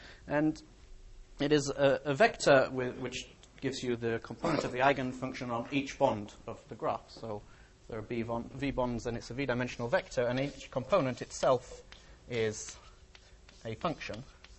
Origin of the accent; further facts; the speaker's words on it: Texas, United States; I'm from Texas, but I'm not going to talk about vacuum energy.